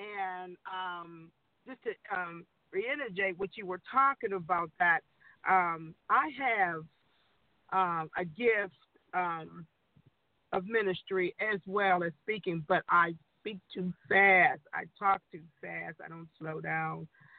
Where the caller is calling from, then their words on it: Atlanta, Georgia, United States; I'm calling from Atlanta, Georgia.